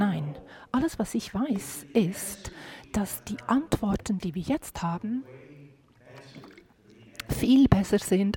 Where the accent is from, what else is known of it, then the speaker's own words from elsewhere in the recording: Nova Scotia, Canada; German is a second language; Ich bin aus Neuschottland, Kanada.